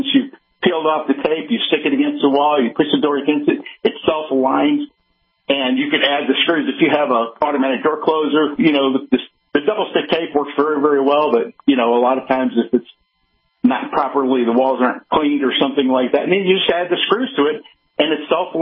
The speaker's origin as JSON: {"language": "English", "country": "United States", "said": "you know, I'm an American."}